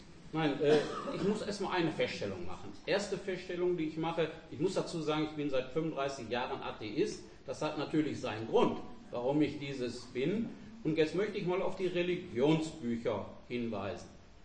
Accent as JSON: {"language": "German", "town": "Essen", "region": "North Rhine-Westphalia", "country": "Germany", "said": "So, und ich komme aus dem Essener Norden. Ich bin alten Essener Bürger"}